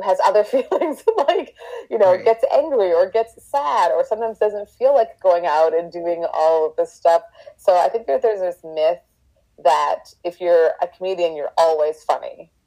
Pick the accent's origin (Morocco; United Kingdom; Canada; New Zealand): Canada; Winnipeg, Manitoba; now in Los Angeles, United States; I grew up in Winnipeg, so I feel like I really deserve this heat at this time in my life.